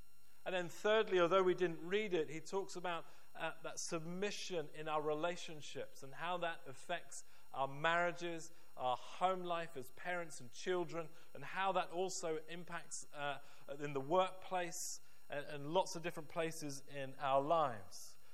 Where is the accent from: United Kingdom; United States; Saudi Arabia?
United Kingdom; Liverpool, North West England; maybe that's because I grew up in Liverpool, I don't know.